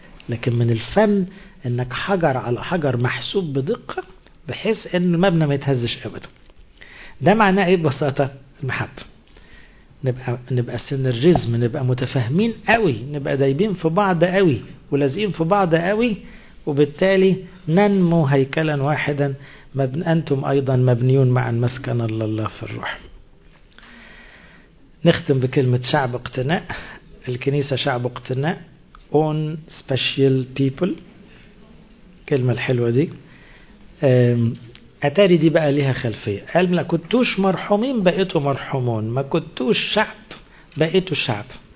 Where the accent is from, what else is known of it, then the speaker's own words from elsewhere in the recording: Upper Egypt, Egypt; مش في اسماء غريبة عندنا في الصعيد كده